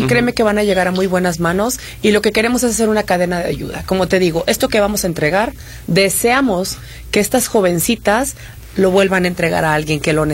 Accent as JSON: {"language": "Spanish", "region": "San Luis Potosí", "country": "Mexico", "also_born_or_lived": "Tamaulipas", "lives_now": "Mexico City, Mexico", "said": "Yo vivo en la Ciudad de México, soy nacida en Tamaulipas, ¿no? Y soy originaria de San Luis Potosí."}